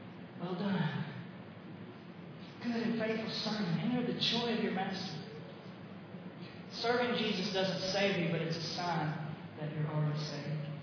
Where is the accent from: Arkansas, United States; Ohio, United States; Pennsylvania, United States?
Arkansas, United States; now in Conway, United States; I'm not from Conway. I'm from South Arkansas. I moved here years ago.